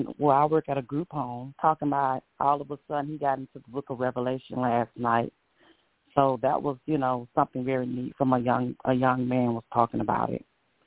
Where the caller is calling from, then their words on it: Kissimmee, Florida, United States; I'm calling from Kissimmee, Florida.